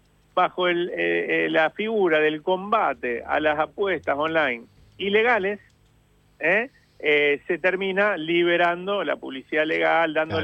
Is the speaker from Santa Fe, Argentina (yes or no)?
yes; Rosario, Santa Fe, Argentina; puedo decir que yo soy rosarino.